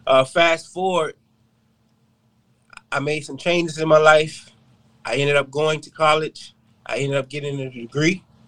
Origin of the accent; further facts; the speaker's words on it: Fort Lauderdale, Florida, United States; I grew up in Parkway. That's a neighborhood down there. Lived in Sunland, you know, lived in Dillard. I lived in several areas within Fort Lauderdale.